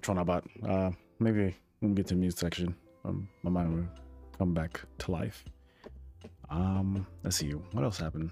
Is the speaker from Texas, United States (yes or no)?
yes; Austin, Texas, United States; being that like I'm from Texas, Austin, Texas